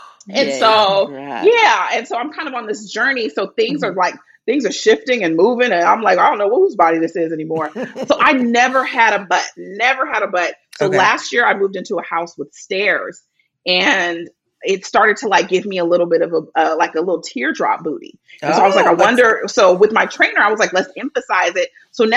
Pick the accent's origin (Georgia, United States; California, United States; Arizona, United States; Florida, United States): California, United States; I grew up in the Bay Area.